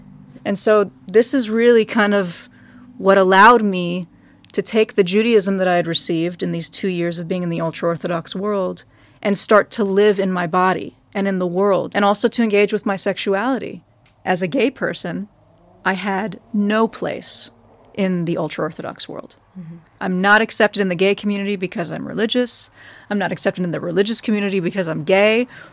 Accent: California, United States; kid in Central California. And I always had a very strong Jewish identity with almost no content. I was raised in the Reform movement

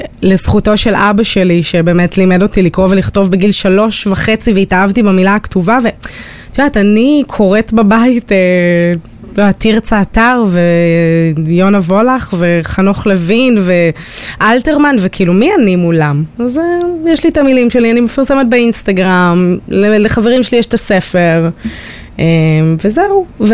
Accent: Tel Aviv, Tel Aviv District, Israel; אני ילדת נרות קלאסית, גדלתי ברמת אביב, והייתי בתשע

